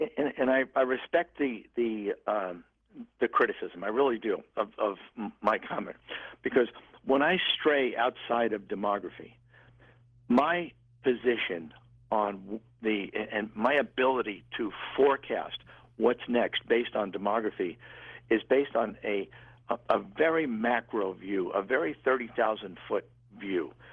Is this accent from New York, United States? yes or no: yes; New York, United States; Hey, I'm from Long Island, too.